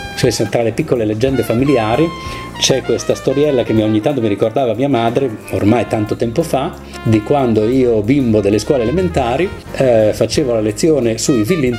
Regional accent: Bologna, Emilia-Romagna, Italy; moved away as an adult; also born or lived in London / Rome; now in Cagliari, Italy; sono nato e cresciuto a Bologna. A Bologna, come si suol dire, sono stato educato, ho fatto la scuola di medicina. Dopodiché, in tempi abbastanza brevi dopo la laurea, sono approdato a Londra per vari anni, da Londra a Roma e qui e infine qui a Cagliari.

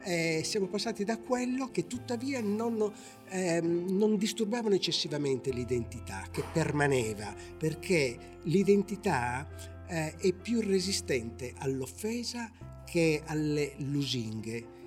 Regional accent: Sardinia, Italy

